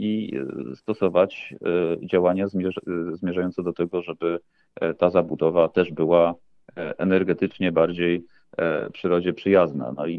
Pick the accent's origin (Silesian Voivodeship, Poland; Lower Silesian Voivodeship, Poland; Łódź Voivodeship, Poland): Łódź Voivodeship, Poland; Łódź; dojechać się, mówię to znowu jako łodzianin, da się niemal wszędzie